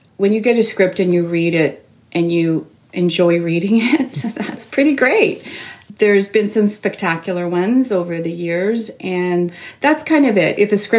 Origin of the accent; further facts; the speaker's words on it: Toronto, Ontario, Canada; I grew up in Toronto, born and raised